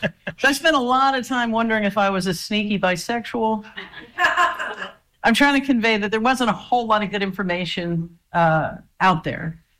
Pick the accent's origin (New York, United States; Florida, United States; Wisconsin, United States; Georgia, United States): Florida, United States; You know, I grew up on the Panhandle.